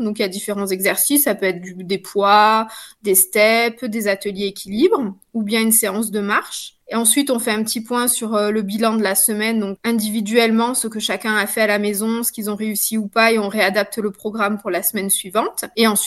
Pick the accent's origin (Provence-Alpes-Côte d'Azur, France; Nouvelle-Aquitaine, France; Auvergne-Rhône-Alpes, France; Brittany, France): Provence-Alpes-Côte d'Azur, France; ce qui m'a permis de rentrer chez moi puisque je suis originaire des Hautes-Alpes